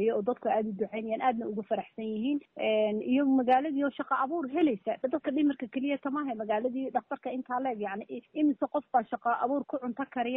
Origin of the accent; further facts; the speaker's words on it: Degehabur, Somali Region, Ethiopia; anu magaalada Dhagaxbuur baan ka soo jeedaa